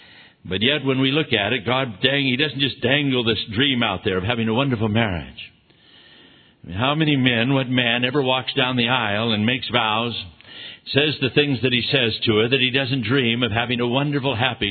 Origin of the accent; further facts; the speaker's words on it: Ireland; I'm Irish. I've got red hair or something. It just comes with me. I'm a born fighter.